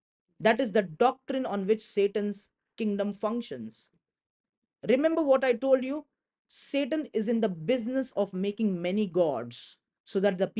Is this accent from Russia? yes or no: no; India; born there; I was born in India. I come from a Hindu background